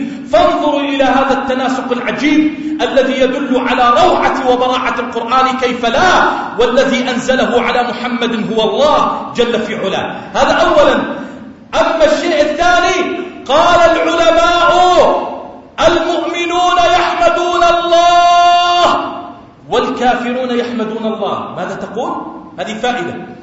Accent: Jordan; اللهم اجعل بلدنا الأردن وسائر بلاد

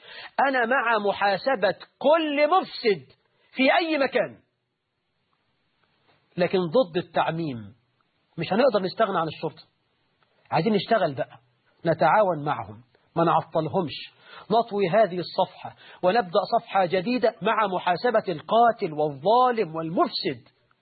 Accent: Egypt

